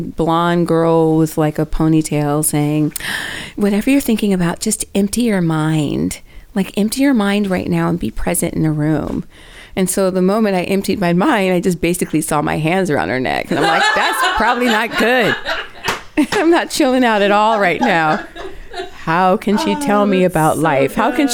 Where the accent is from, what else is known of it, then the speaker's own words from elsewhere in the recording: Midwest, United States; probably because of a natural satirical perspective I have from growing up in the Midwest